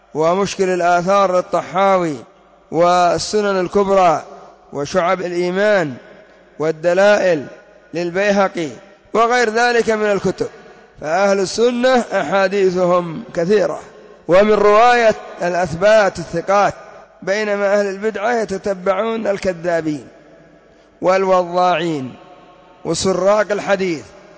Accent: Yemen; وعندنا في اليمن يقولون فلان ينقط الدم

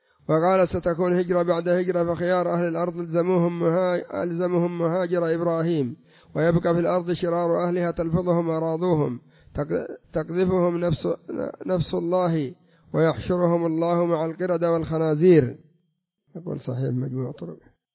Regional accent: Yemen; يعني مجرم كما يقولون عندنا في اليمن، مجرم يتقصد لقتله.

